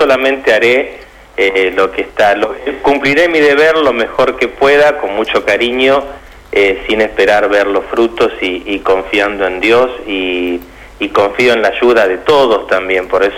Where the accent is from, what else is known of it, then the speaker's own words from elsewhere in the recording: Rosario, Santa Fe, Argentina; hace 11 años que no estoy, así bien. Que tendré que meterme de a poquito, ¿no? Pero sí, bueno, sí, soy santafesino, rosarino, así que para mí es una alegría grande volver a la provincia.